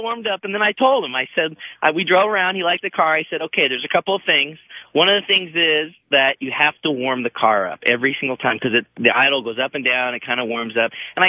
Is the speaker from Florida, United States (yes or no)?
no; Philadelphia, Pennsylvania, United States; I'm from Philadelphia, PA.